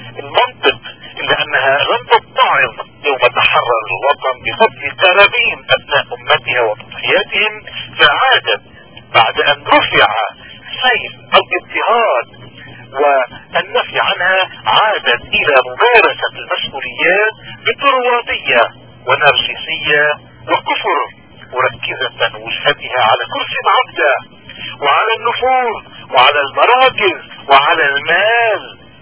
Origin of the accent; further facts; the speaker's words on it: Lebanon; والواقع الذي لا سبيل الى انكاره هو اننا كلبنانيين جميعا نحن اليوم نبشر في مركب واحد